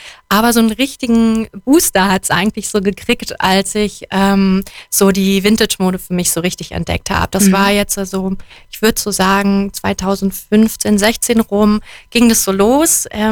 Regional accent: Berlin, Germany; moved away as an adult; Ja, ich bin ja ursprünglich aus Berlin und hier vor 6 Jahren hergezogen.

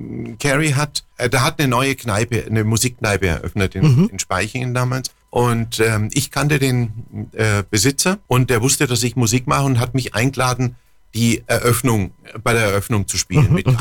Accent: Nuremberg, Bavaria, Germany; Und ich bin Nürnberger.

